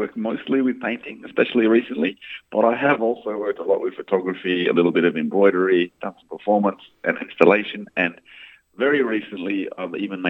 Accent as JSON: {"language": "English", "town": "Perth", "region": "Western Australia", "country": "Australia", "tie": "born or raised there", "also_born_or_lived": "Sydney", "said": "and I grew up in Perth, and we've spent a lot of time in Sydney"}